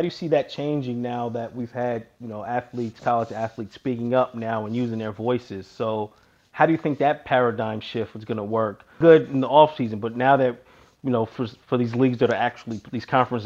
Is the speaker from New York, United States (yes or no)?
yes; New York City, New York, United States; So Clyde was the countryest man on McDonough Street that I grew up with in New York.